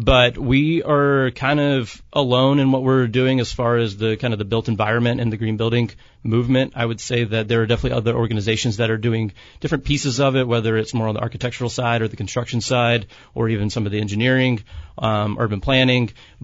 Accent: Savannah, Georgia, United States; I'm actually from the South, from Savannah, Georgia, visiting grandparents out in the country

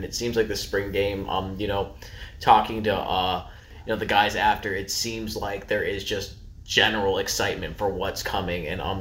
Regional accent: Midwest, United States; now in Florida, United States; I'm originally from the Midwest, so the Southern, excitement about college sports is still kind of new to me

